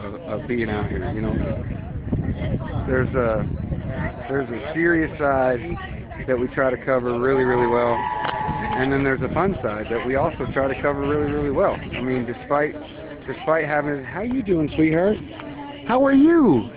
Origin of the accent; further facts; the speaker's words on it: Bonaire, Georgia, United States; I'm from Bonaire, Georgia. Drove out here, 2 weeks ago, Thursday?